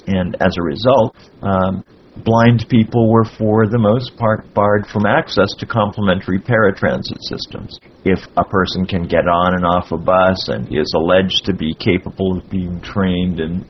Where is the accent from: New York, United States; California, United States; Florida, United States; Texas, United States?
Florida, United States; Miami; Good evening … from Miami, Florida, and welcome to Tuesday Topics.